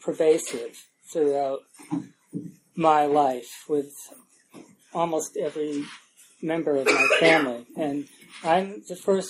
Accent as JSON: {"language": "English", "region": "Massachusetts", "country": "United States", "tie": "born or raised there", "said": "when I grew up in Massachusetts, and for 1 year, Massachusetts had the drinking age at 18."}